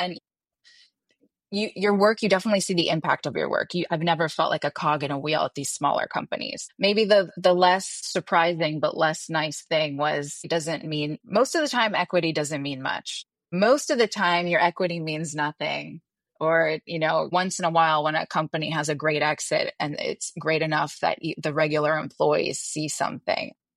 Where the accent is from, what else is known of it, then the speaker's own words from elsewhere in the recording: Montreal, Quebec, Canada; So I'm actually from Montreal, Canada. Grew up there, born and raised. Went to college there.